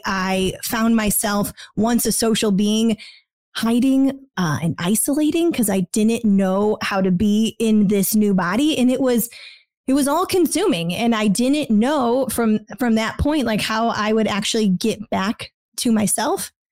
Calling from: Dripping Springs, Texas, United States; A small town called Dripping Springs in Texas, and that is right outside of Austin in the Hill Country.

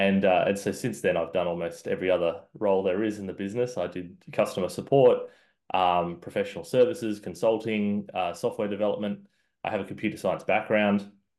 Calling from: Perth, Western Australia, Australia; It's 6 a.m. over in Perth, Western Australia, so quite far away. And I apologize if my accent makes me hard to understand.

